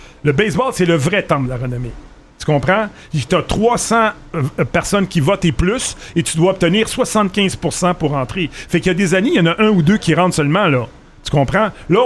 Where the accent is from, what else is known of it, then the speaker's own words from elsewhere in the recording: Montreal, Quebec, Canada; on est de Montréal